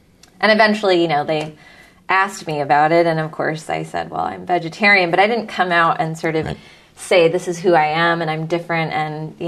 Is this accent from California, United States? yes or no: yes; California, United States; I'm a woman, I came from California, I have a degree in biology